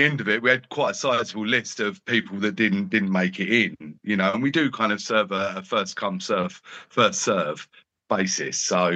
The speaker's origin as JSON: {"language": "English", "region": "London", "country": "United Kingdom", "said": "because I come from London"}